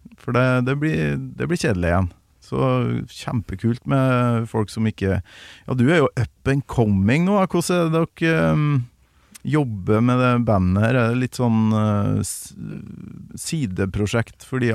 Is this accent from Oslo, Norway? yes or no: no; Bergen, Vestland, Norway; Bergen, heimbyen min liksom.